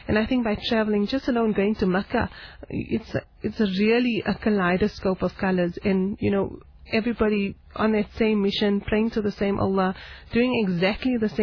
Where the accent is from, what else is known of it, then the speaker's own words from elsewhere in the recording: South Africa; this is a ni'mat and it's a privilege that we as South African women need to really embrace